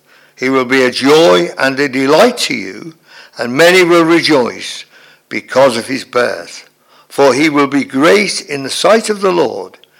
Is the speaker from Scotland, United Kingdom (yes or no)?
no; Liverpool, North West England, United Kingdom; I was brought up in Liverpool, and there's a big division between the Roman Catholics and the Protestants, the orange people, you know, the orange men.